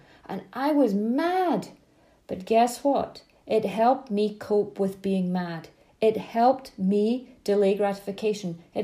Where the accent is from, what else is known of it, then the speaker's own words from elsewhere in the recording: Scotland, United Kingdom; I grew up in Scotland, long summer evenings, and we'd all go and play outside.